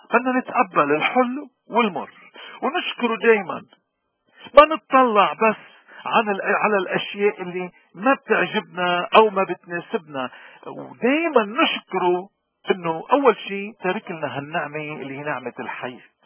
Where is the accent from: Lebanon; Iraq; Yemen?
Lebanon; هون منرجع لأنه نحن كلبنانيين وين ما كنا